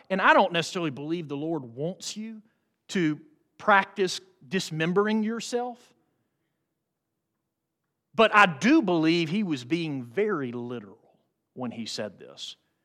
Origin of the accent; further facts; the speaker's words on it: Athens, Georgia, United States; You know, I was born and raised in Athens, Georgia, where you got the University of Georgia.